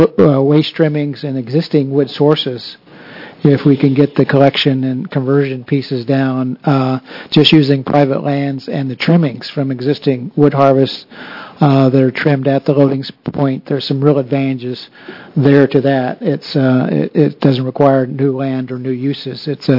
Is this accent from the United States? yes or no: yes; Iowa, United States; It's not that we got all this land and water out there and we can go create a new corn industry like my home state of Iowa.